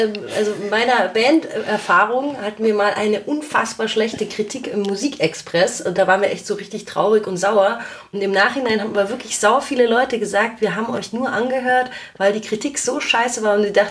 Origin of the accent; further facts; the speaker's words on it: Munich, Bavaria, Germany; wir sind alle aus München